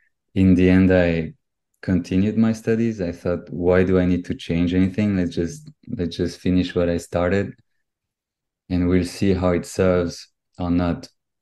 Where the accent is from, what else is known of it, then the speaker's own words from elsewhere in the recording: Brussels, Belgium; English is a second language; I was born in Belgium, in Brussels. So French-speaking part of Belgium.